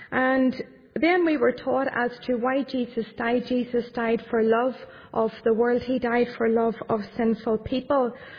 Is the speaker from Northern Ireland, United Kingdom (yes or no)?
yes; Caledon, Northern Ireland, United Kingdom; I don't come from the city or anywhere near the city. I come from County Tyrone, and I come from a little village called Caledon, not too far from the Monaghan border or the Armagh County as well. And I grew up in that little village.